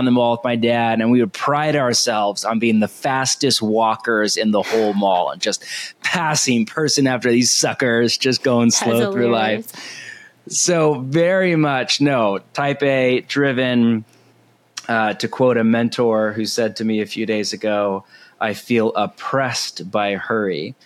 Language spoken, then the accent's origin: English; California, United States; now in Portland, United States; but I am from the West Coast, born and raised in California, but spent the last 20 years church planting and pastoring with Bridgetown Church in Portland, Oregon, in the Pacific Northwest.